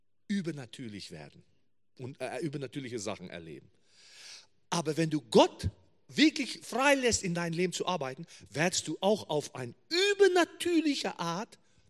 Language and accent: German; South Africa; German is a second language; Ja, ich komme aus Südafrika. Die hören das oft das auch an meinem Akzent.